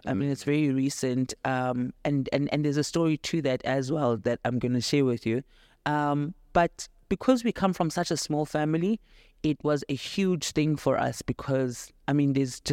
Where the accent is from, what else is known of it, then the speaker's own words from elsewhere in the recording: Daveyton, Gauteng, South Africa; I'm from Davyton in the East Rand.